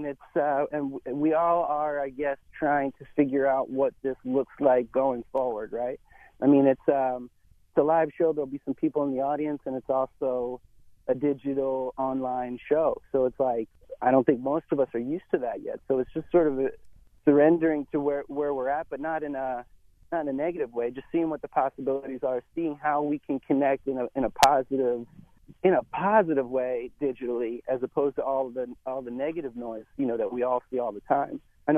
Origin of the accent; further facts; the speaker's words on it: Langhorne, Pennsylvania, United States; also born or lived in California; I'm from Philly area, from the burbs, Langhorne, PA, Bucks County. But I was living out in California.